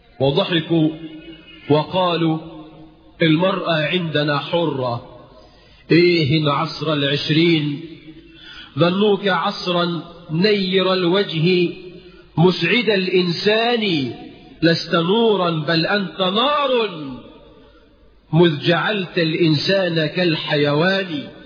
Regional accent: Egypt; ولذلك حتى احنا كمصريين تيجي تعزم تقعد مع واحد تشرب شاي

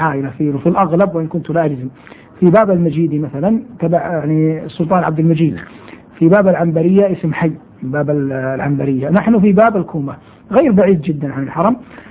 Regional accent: Medina, Medina Province, Saudi Arabia; أنا من مواليد المدينة المنورة عام 83 و300 للهجرة وفق الوثائق الرسمية. نشأت في المدينة المنورة التي بها ولدت، ودراسة كانت في مدرسة تسمى المدرسة الناصرية

